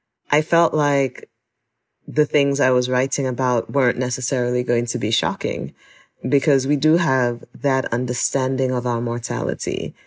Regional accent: Nigeria; growing up in Nigeria, it wasn't really war. It wasn't war. Like, I didn't grow up in war, but it was just a lot of like political and ethnic violence.

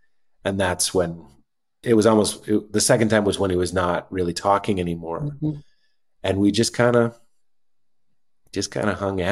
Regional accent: Boston, Massachusetts, United States; We're both from Boston, the Boston area.

